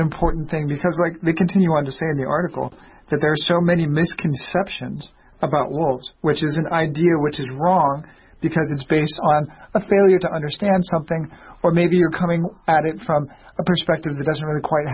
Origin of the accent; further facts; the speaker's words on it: Washington, United States; I also, growing up in Washington, Banff and Glacier were big destinations